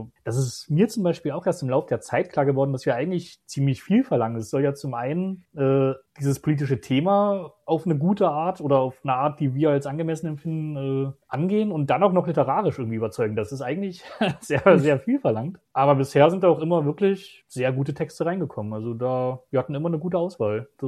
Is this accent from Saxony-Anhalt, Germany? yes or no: yes; Halle, Saxony-Anhalt, Germany; also ich komme ursprünglich aus Halle an der Saale